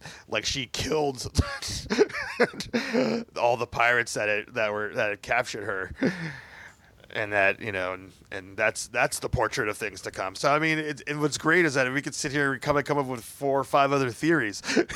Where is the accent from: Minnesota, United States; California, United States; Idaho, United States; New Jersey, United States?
New Jersey, United States; I'm from New Jersey, and I can tell you.